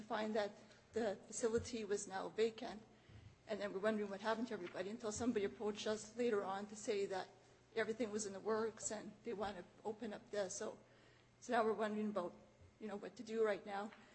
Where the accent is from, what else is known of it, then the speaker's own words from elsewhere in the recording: St. Boniface, Manitoba, Canada; I'm from St. Boniface.